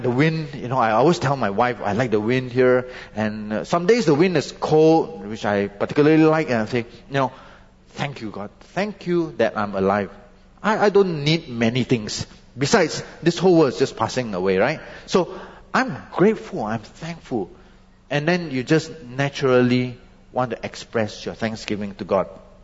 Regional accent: Malaysia; See, I understand this because I came from Malaysia. Right? I've seen what Malaysia is like.

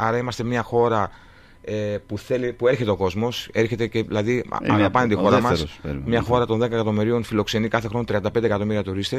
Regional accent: Greece; Επειδή είμαι Έλληνας, επειδή έχω ταξιδέψει πάρα πολύ

